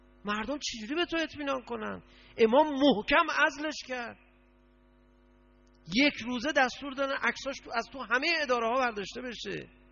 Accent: Iran; اونجا یکی دوستان نفر خارجی فهمیدن ما ایرانی هستیم

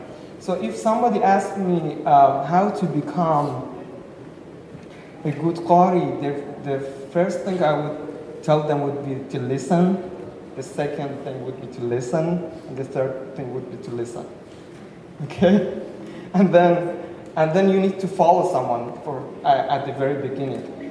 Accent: Mashhad, Razavi Khorasan, Iran; English is a second language; I'm from Mashhad, Iran, where you have the holy shrine of Imam al-Ridha alayhi salam.

